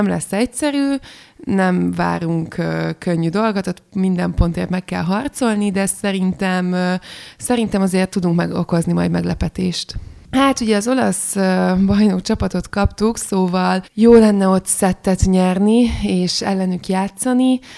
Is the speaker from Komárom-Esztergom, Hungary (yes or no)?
no; Szombathely, Vas, Hungary; also born or lived in Budapest; mint szombathelyiként, Pestre nagyon nehéz volt beilleszkedni, és szerettem azt az életet is, de az úgy elég volt ez a 3 év.